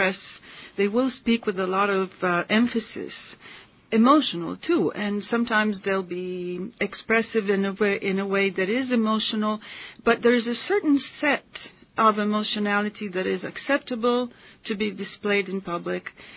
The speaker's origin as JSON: {"language": "English", "country": "Italy", "tie": "born or raised there", "said": "I grew up in Europe, as you know, in Italy, and all throughout my youth"}